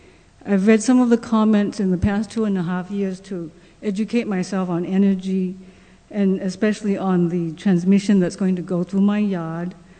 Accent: Northfield, New Hampshire, United States; I'm from Northfield, which is really, to me, in the middle of the state

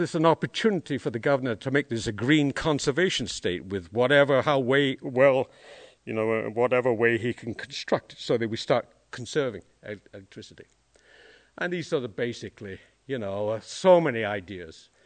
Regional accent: Scotland, United Kingdom; moved away as an adult; now in United States; As a Scotsman, I love this country. I'm American now. Because back in Scotland, I couldn't do this.

